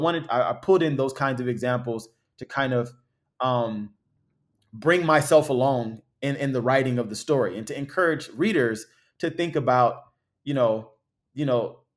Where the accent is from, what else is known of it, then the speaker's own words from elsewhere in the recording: Compton, California, United States; Yeah, you know, I grew up in Compton, and the kind of two main rival high schools was, you know, Centennial High School and Compton High School.